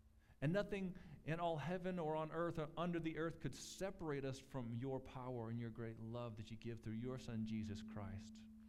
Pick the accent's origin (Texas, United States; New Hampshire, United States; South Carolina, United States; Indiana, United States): Texas, United States; born there; that's not a locust, that's a grasshopper, because I was born in Texas.